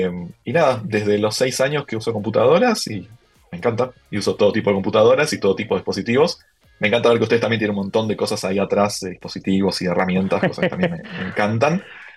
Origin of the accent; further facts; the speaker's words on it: Buenos Aires, Argentina; Por si notaron mi acento, soy de Buenos Aires.